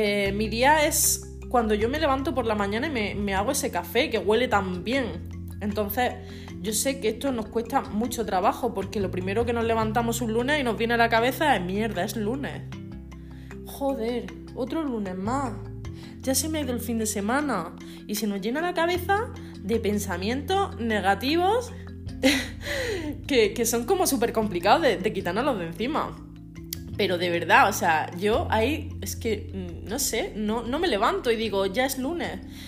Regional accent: Andalusia, Spain; now in Bilbao, Spain; como soy andaluza y vivo en Bilbao, pues yo chillo mucho

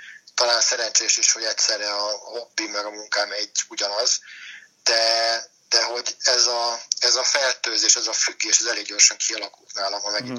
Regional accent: Kaposvár, Somogy, Hungary; egyrészt, hogy Budapestről jöjjek, mert hogy én kaposvári születésű származású vagyok

